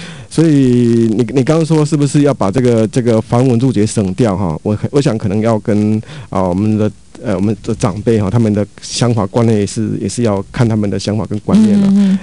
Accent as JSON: {"language": "Chinese", "region": "Yunlin County", "country": "Taiwan", "said": "就是在我们云林那边"}